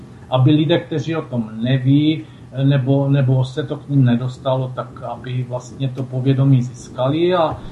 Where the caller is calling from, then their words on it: Orlová, Moravian-Silesian Region, Czechia; Já, u nás v Orlové také velice hezky, slunečno. A teplo.